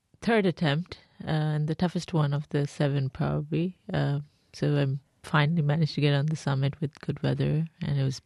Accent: Bangladesh; English is a second language; And I grew up in Bangladesh, and just given that it's a very predominantly Muslim society and very patriarchal

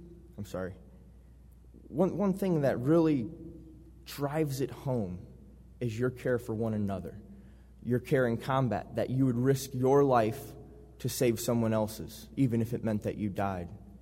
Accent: Iowa, United States; first language English; I'm from Iowa. I don't know any other language.

